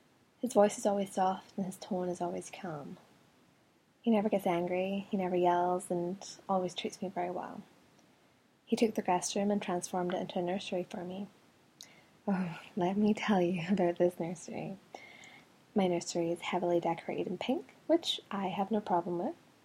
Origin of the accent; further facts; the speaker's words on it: Scotland, United Kingdom; accent: Scottish; And before you ask, yes, this really is my accent. It's actually a Scottish accent, and I'm rather proud of it.